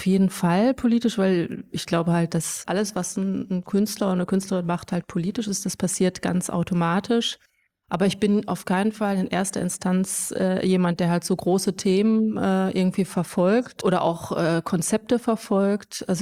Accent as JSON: {"language": "German", "town": "Münster", "region": "North Rhine-Westphalia", "country": "Germany", "tie": "born there", "said": "ich bin in Münster geboren. Das ist eine kleine Stadt in Nordrhein-Westfalen. Auch sehr katholisch erzogen worden, also von der einen Seite mütterlicherseits und von der anderen Seite also auch viele Pfarrer in meiner Familie."}